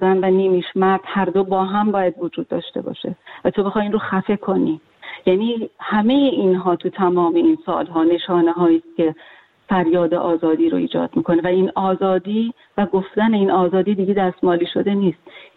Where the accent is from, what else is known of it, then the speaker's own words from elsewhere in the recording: Iran; moved away; من خودم در واقع یکی از اون کسانی هستم که طور تمام این تاریخی که خارج از ایران هستم به ایران برنگشتم